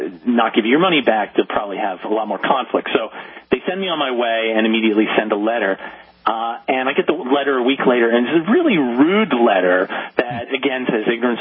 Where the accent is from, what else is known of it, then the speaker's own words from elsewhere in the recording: Canada; moved away as an adult; now in Los Angeles, United States; I'm originally from Canada. I've only lived out here in Los Angeles for 4 years